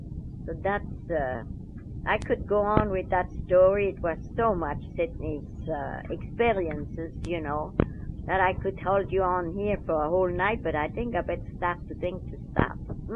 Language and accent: English; Colmar, Grand Est, France; when I got to Colmar, where's my hometown